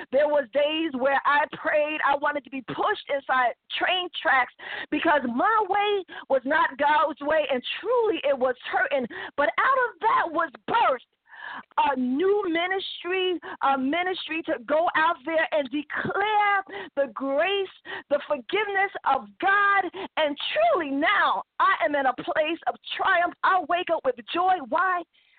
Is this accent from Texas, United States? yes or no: no; Bronx, New York, United States; born there; I was born in the Bronx, New York.